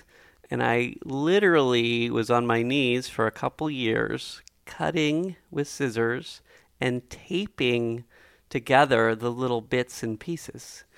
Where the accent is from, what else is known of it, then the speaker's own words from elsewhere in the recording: California, United States; Number one, I grew up in Silicon Valley hearing these stories.